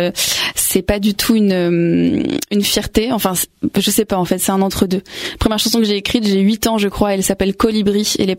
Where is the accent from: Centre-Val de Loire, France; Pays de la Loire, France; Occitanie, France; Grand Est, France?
Occitanie, France; Narbonne; je suis ensuite partie faire des études à Paris, parce que je suis originaire de Narbonne.